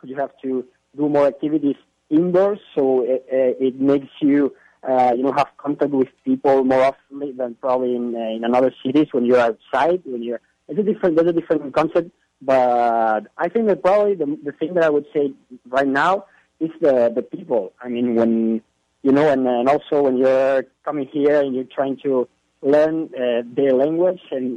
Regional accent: Barcelona, Catalonia, Spain; born or raised there; English is a second language; moved away as an adult; now in Houston, United States

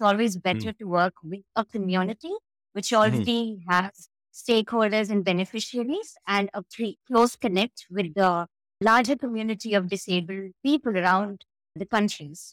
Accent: India; I am from India.

